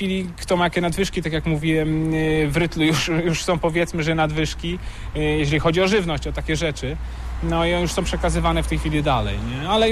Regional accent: Tuchola, Kuyavian-Pomeranian Voivodeship, Poland; moved away as an adult; now in Toruń, Poland; bo pochodzę z Tucholi, do Torunia przeprowadziłem się 15 lat temu

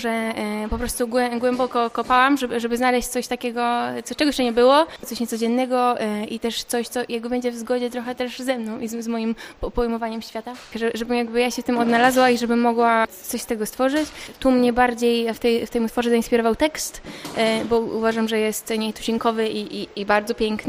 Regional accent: Potęgowo, Pomeranian Voivodeship, Poland; Pochodzę z północy, z takiej małej miejscowości Potęgowo w województwie pomorskim.

